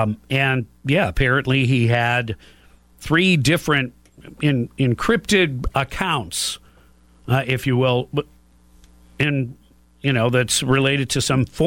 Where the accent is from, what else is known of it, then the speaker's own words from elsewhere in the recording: Detroit, Michigan, United States; The Bucks beat the Lions, and I was torn because I grew up in Detroit.